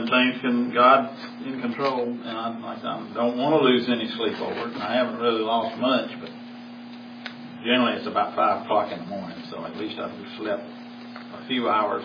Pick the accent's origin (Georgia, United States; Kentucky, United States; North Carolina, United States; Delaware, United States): North Carolina, United States; Oh, you were from Philadelphia. I was from North Carolina.